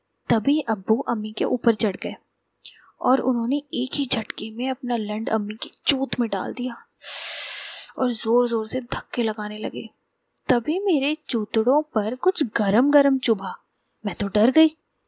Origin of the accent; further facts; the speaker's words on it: Uttar Pradesh, India; मैं उत्तर प्रदेश की रहने वाली हूँ